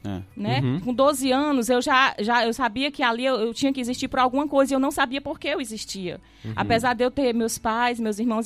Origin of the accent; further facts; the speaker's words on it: Nova Russas, Ceará, Brazil; Eu sou daqui mesmo, de Nova Russas, nascida e criada aqui.